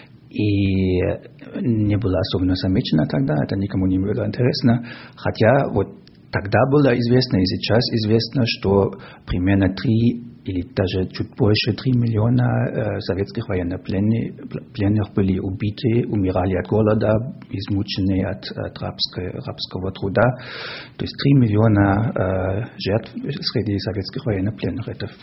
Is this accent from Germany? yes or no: yes; Weimar, Thuringia, Germany; Russian is a second language; now in Cologne, Germany; Я из Кёльна, но родом из ГДР, то есть из Веймара.